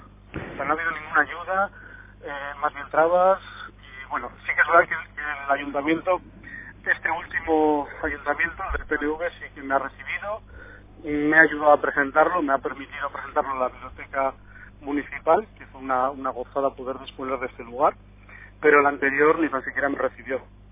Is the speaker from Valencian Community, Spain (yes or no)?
no; Barakaldo, Basque Country, Spain; era una laguna a cubrir en la historiografía de mi pueblo, ¿no? En Baracaldo.